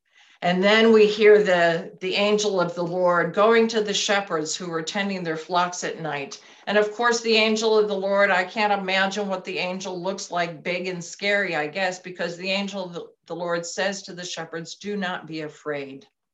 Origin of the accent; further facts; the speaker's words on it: United States; Now, as an American, I don't think of the Holy Land as being the center of the universe.